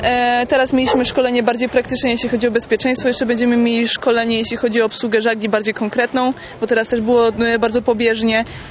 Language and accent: Polish; Warsaw, Masovian Voivodeship, Poland; now in Netherlands